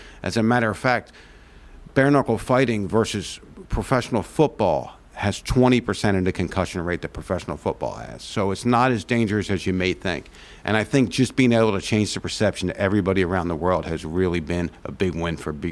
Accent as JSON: {"language": "English", "town": "Philadelphia", "region": "Pennsylvania", "country": "United States", "said": "I'm a Philadelphian through and through. I love Philadelphia"}